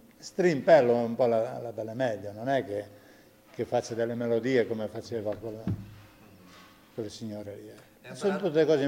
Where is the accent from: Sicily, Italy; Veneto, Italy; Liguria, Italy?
Liguria, Italy; Rocchetta Vara; Sono di Rocchetta Vara.